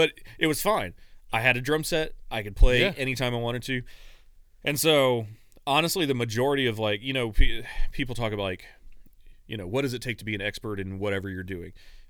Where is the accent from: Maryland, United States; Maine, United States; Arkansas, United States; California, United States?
Maine, United States; So I grew up in Maine, as I mentioned before. And we grew up in a super small, like, area of Maine. We grew up in northern Maine